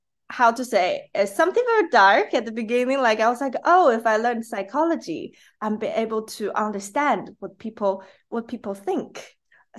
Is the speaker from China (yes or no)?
yes; China; English is a second language; moved away as an adult; now in United Kingdom; So I learned English, I took the exam, I get into a university in the UK, and from there, because I still have the mainstream Chinese mind, which is like forced on me